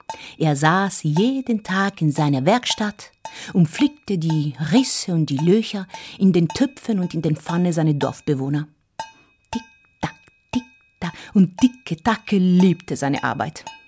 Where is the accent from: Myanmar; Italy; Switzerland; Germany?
Italy; Ich habe eine Geschichte aus Italien mitgebracht. Ich komme selber aus Italien.